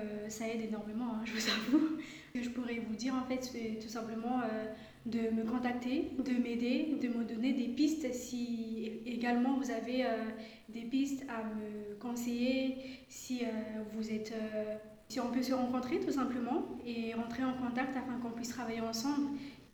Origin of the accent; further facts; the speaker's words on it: Madagascar; moi je viens de Madagascar et je parle couramment le malgache, le français aussi écrit à l'oral. Je me débrouille pas mal en anglais. L'espagnol aussi, j'y pratique, mais pas énormément que ça, mais je peux me débrouiller.